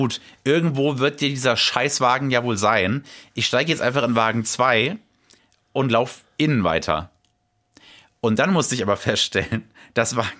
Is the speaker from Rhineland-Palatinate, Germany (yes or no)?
no; Hesse, Germany; ich komme ja nur aus der Nähe von Kassel.